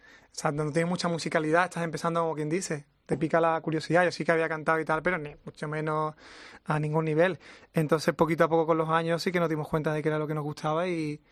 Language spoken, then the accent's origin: Spanish; Jerez de la Frontera, Andalusia, Spain; Correcto, yo soy sureño, de Jerez de la Frontera.